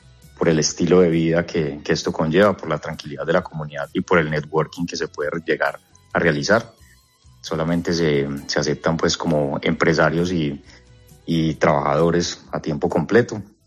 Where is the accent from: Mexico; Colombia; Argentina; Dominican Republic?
Colombia; moved away as an adult; now in Madrid, Spain; Venimos de Colombia y nos enfrentamos al tema del alquiler, a buscar una vivienda que nos guste. Y estoy hablando de que estoy con mi esposa. Y cuando llegamos a Madrid